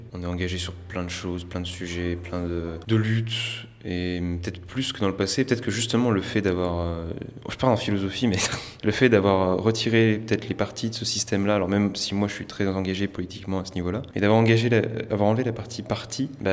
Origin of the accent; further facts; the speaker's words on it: France; parce qu'on est français et qu'on aime bien les petites giclées de sang